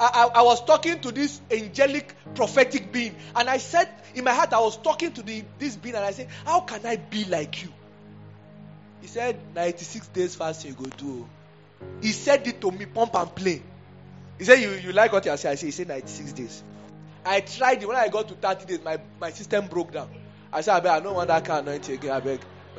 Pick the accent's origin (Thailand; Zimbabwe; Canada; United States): Zimbabwe; I'm from Zimbabwe.